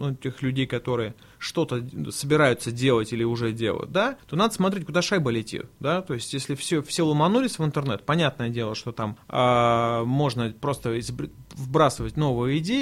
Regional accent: Tomsk, Tomsk Oblast, Russia; now in Moscow, Russia; Все, естественно, я вот из Томска, да. Когда я в Томске жил, мы все смотрели, а как в Москве?

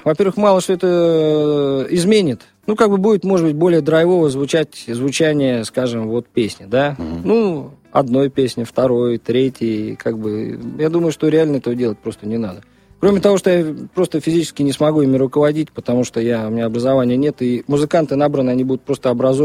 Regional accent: Saint Petersburg, Russia; Во-первых, я родом из Ленинграда, вот, а Волгоградская область – это историческая родина, то есть у меня две родины, вот там отец оттуда.

